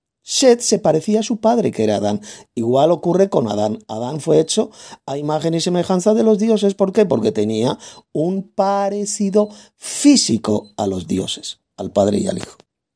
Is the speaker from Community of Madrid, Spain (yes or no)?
yes; Madrid, Community of Madrid, Spain; Pero yo no soy de Galicia, yo soy de Castilla. Yo soy de Madrid, soy español de pura cepa.